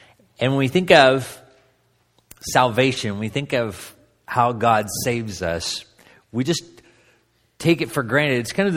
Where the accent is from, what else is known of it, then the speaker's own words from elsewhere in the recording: Dundee, Kentucky, United States; I'm from Dundee, Kentucky. It's not very big compared to New York